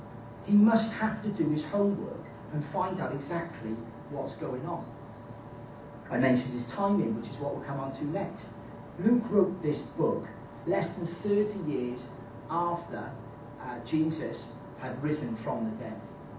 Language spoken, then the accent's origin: English; Wales, United Kingdom; We're Welsh, we say things like that, isn't it?